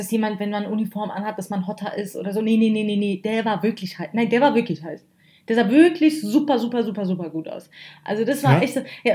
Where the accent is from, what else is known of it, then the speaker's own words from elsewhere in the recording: Hamburg, Germany; Sagt man als Hamburger Bub.